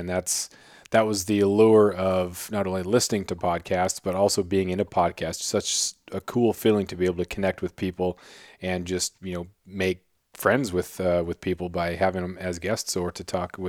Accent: Alaska, United States; I grew up on Prince of Wales Island and then went to college in Arizona. Then my first teaching job out of college was in California.

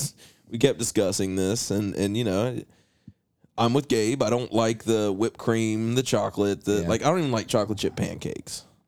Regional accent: West Virginia, United States; we come from West Virginia, and we have Tudor's here

